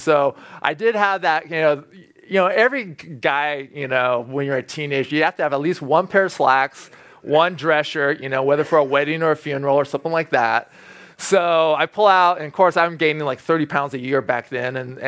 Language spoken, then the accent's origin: English; Walnut Creek, California, United States; I grew up in Walnut Creek. Walnut Creek's now it's actually a pretty affluent area. Back then, it was just a good middle-class community.